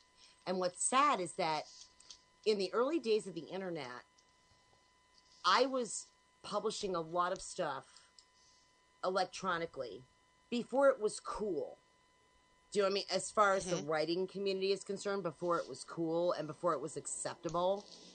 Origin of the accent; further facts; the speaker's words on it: Daytona Beach, Florida, United States; Well, I'm in the middle of the woods, and having spent so much time in Daytona Beach growing up, I kind of feel starved.